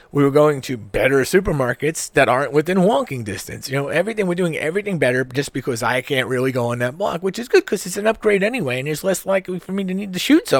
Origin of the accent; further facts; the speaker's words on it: New York City, New York, United States; So I grew up in New York City. My father didn't drive, and my mom drove